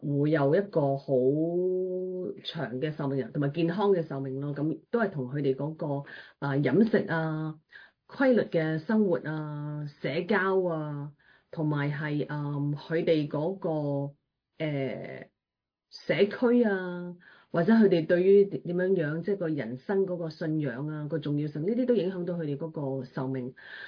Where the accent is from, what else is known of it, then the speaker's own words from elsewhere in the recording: China; 例如咧喺亞洲嘅地區嚟講，即係譬如講翻係中國啦，我哋係中國人。